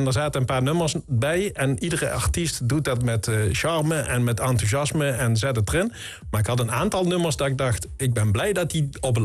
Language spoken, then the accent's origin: Dutch; Venlo, Limburg, Netherlands; we hebben als Venlonaar dus een tweede